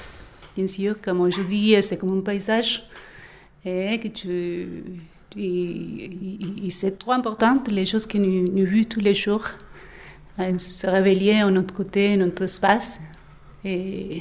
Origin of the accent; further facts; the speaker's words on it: Argentina; French is a second language; comme tout le monde connaît, je viens de l'Argentine.